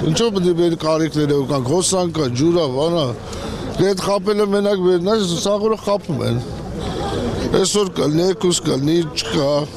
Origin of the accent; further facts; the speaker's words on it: Armenia; born there; ես Հայաստանի Հանրապետությունում եմ ծնվել։